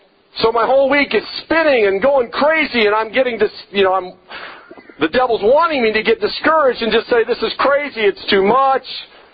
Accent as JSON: {"language": "English", "region": "Midwest", "country": "United States", "tie": "born or raised there", "said": "I grew up in the Midwest, and we go up north to Minnesota every summer"}